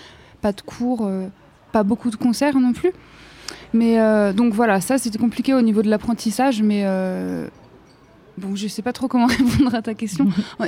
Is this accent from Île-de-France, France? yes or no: no; Chamonix, Auvergne-Rhône-Alpes, France; Oui, je suis originaire d'ici. Enfin, j'ai grandi au Bosson, entre les Bossons et les Ouches, à Tacona. Et je me sens très chanceuse d'être originaire d'ici